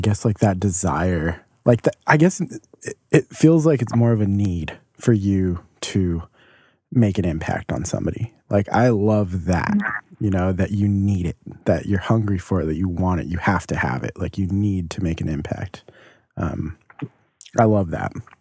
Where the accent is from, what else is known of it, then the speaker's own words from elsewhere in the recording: Denver, Colorado, United States; Yeah, I'm from Denver, and like, I always grew up around that, like, homeless situation.